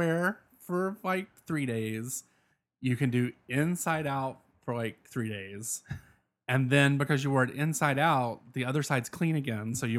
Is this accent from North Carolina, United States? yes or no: yes; North Carolina, United States; I am from North Carolina.